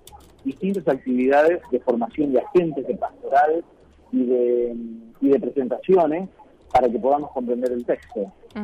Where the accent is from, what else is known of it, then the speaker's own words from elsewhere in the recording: Argentina; como argentinos, nos está faltando seguir dando pasos de convivencia